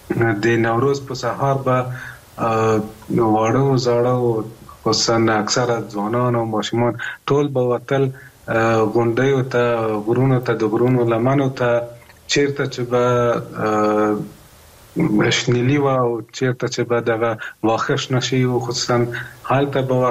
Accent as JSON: {"language": "Pashto", "region": "Kabul", "country": "Afghanistan", "tie": "born or raised there", "said": "زما ماشومتوب خو په کابل کې دی تیر شوی دی"}